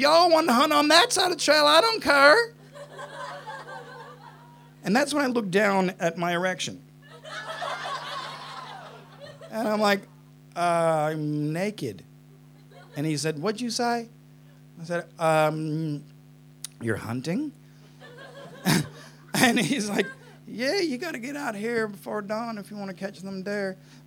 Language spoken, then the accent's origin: English; Chicago, Illinois, United States; I'm originally from Chicago, and yeah, just lived all over the States as well.